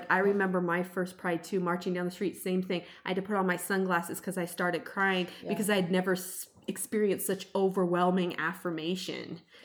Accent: Washington, United States; I grew up in Washington State, and it's very similar.

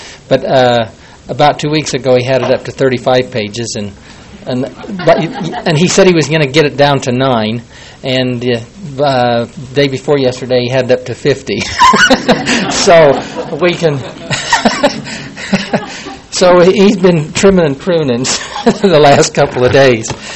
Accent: Utah, United States; and I was from Utah

